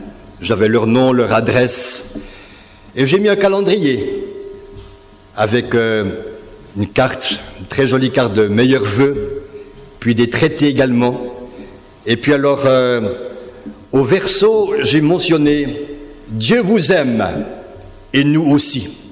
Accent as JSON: {"language": "French", "country": "Switzerland", "said": "et même chez nous en Suisse aussi"}